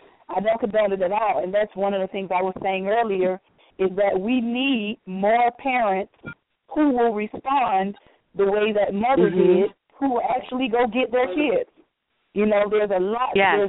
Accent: Miami, Florida, United States; I am from Miami, and I was there during the Overtown riots.

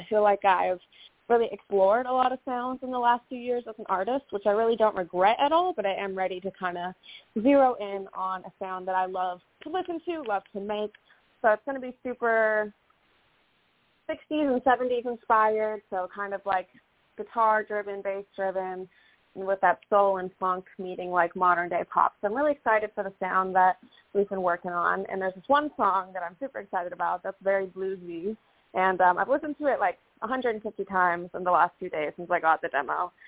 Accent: California, United States; born there; It's not that I'm from Tennessee that I'd have it, but I was born in Southern California

